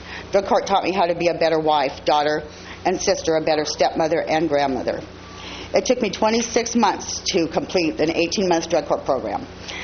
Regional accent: Avila Beach, California, United States; also born or lived in San Luis Obispo; I'm from San Luis Obispo. I was raised in Avila Beach.

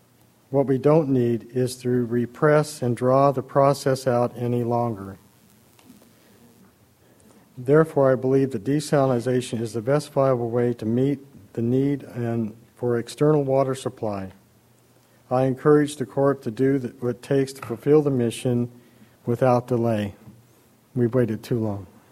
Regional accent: Las Vegas, Nevada, United States; I'm from Las Vegas.

